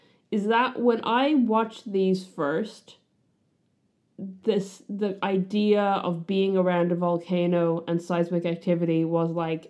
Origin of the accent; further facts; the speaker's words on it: Ireland; now in Wellington, New Zealand; growing up in Ireland